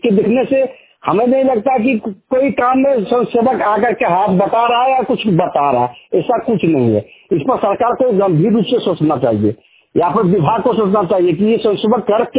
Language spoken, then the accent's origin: Hindi; Basantpur, Jharkhand, India; देवघर जिला से ग्राम बसंतपुर पोस्ट कोरेजी पंचायत धरवाड़ी जिला देवघर का निवासी हूँ।